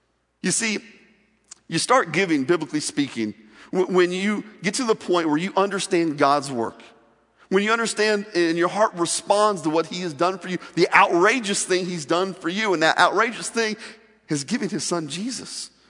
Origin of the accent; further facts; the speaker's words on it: Midwest, United States; Now, growing up in the Midwest and farm country, I know a lot about farming.